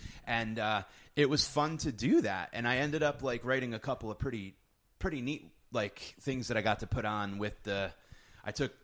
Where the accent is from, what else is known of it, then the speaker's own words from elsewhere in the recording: East Coast, United States; also born or lived in Denver; I grew up here in the East Coast, and then I moved to Denver in 2007 and 8, 6, 7, 8.